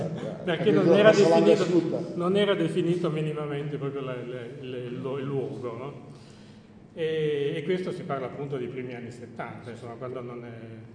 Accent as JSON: {"language": "Italian", "town": "Govone", "region": "Piedmont", "country": "Italy", "said": "Sono ho radici roverine in realtà, o poi addirittura una nonna di Cisterna, insomma. Comunque, io sono di Govone."}